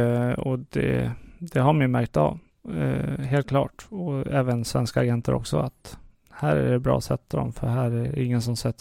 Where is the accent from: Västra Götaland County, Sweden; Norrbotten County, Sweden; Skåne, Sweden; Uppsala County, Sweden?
Uppsala County, Sweden; Östervåla; jag är från Uppland och där från Östervåla, ett litet samhälle där.